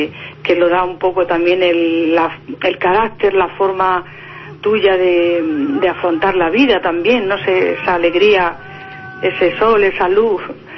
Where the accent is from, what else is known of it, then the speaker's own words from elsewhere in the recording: Andalusia, Spain; born there; now in Madrid, Spain; yo nací en Andalucía, aunque luego me vine a Madrid, y Madrid es mi segunda casa